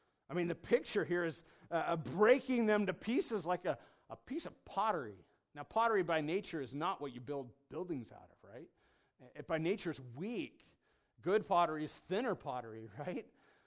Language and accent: English; Washington, United States; growing up in Washington with irrigation pipes, right?